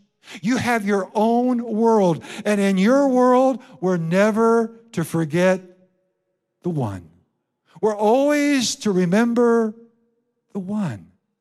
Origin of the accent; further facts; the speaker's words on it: Iowa, United States; You know, Kim and I, our families were farmers. We're from Iowa.